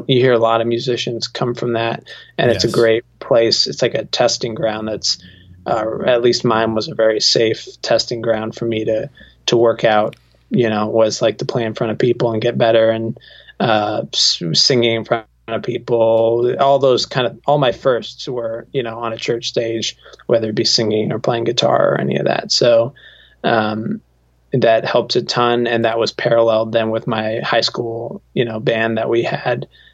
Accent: New Hampshire, United States; music industry that I was discovering from being in Nashville, but I had never really known existed growing up in New Hampshire.

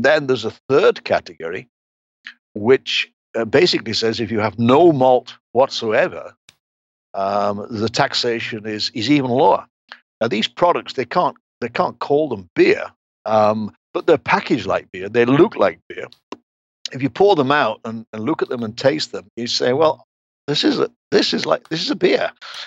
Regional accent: England, United Kingdom; I come from England.

